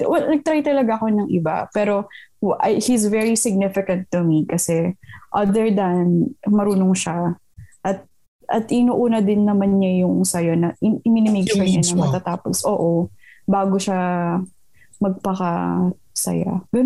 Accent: Visayas, Philippines; siya yung nakaklik ko kasi Bisaya din ako.

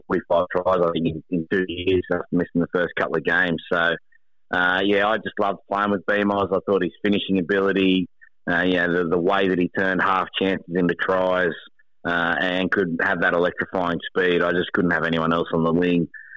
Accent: Canberra, Australian Capital Territory, Australia; Yeah, born and raised in Canberra, yeah, up until the age of 10, and Mal was probably the biggest thing down and around there.

